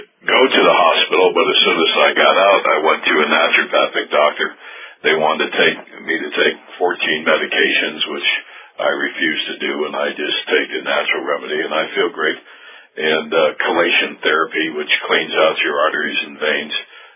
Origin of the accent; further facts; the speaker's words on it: Las Vegas, Nevada, United States; I'm from Las Vegas, so the guys would have trucks in the back of their rack on the door